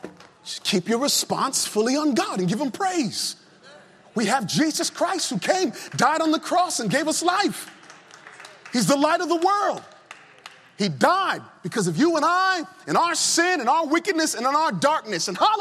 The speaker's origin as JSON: {"language": "English", "region": "Virginia", "country": "United States", "tie": "born or raised there", "said": "I remember growing up in Virginia, young."}